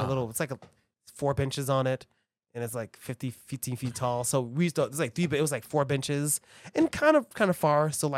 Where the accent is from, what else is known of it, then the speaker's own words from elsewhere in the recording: Bronx, New York, United States; because I'm from the Bronx, everyone was Black and Hispanic.